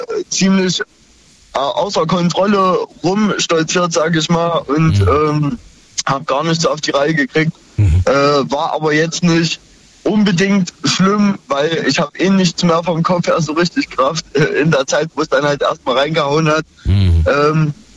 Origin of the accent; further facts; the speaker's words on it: Munich, Bavaria, Germany; Ich komme aus München